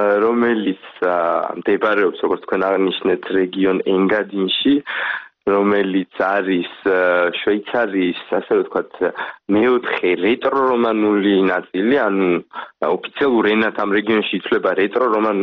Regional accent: Kakheti, Georgia; მე წარმოშობით კახელი ვარ

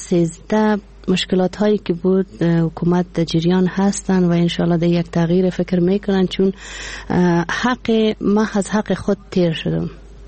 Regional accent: Kandahar, Afghanistan; ولایت ما از پشت از قندار هستم، از رورابات قندار، ولی از دربردک جای جایداد ما هسته.

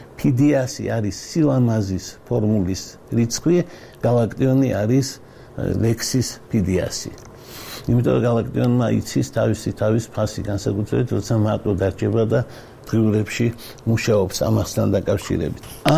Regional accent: Batumi, Adjara, Georgia; born there; მე წარმოშობით ვარ ჩოხატაურიდან დავიბადე მართალია ბათუმში

